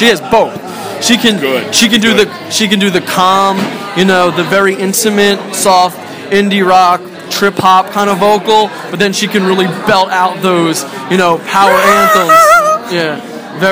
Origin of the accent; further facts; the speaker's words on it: East Coast, United States; So we're from the East Coast.